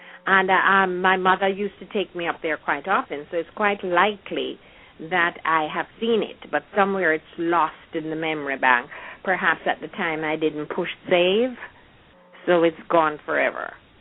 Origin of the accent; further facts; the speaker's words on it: Jamaica; things will be totally gone from our period when we were growing up in Jamaica.